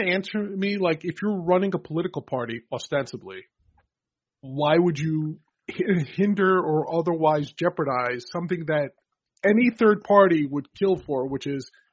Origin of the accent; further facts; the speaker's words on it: New York, United States; As a New Yorker, when I see their names on the ballot, I don't understand how they could get ballot access.